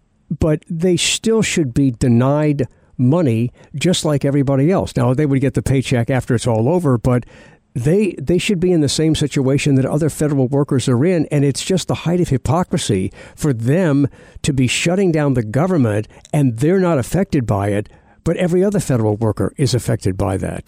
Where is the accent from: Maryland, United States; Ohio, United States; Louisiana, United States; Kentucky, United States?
Louisiana, United States; New Orleans; I mean, I'm from New Orleans. I followed politics for a long time here.